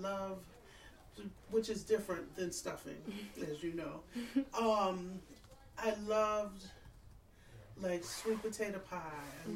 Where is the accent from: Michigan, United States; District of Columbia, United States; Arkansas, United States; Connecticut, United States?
Michigan, United States; Saginaw; now in Madison, United States; Saginaw, Michigan.